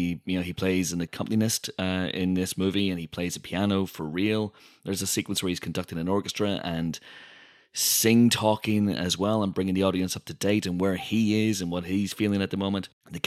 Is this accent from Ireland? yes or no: yes; Ireland; accent: Irish; I think if my Irish accent becomes more exaggerated during the course of this review, then I apologise.